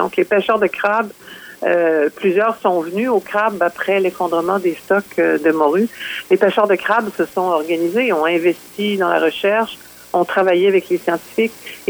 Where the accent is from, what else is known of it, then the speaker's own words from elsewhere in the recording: La Pocatière, Quebec, Canada; je suis originaire de la Pocatière